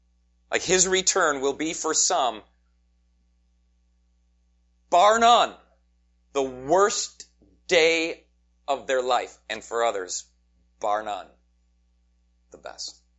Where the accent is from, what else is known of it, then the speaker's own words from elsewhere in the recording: Duluth, Minnesota, United States; We're not fooled. We're from Duluth.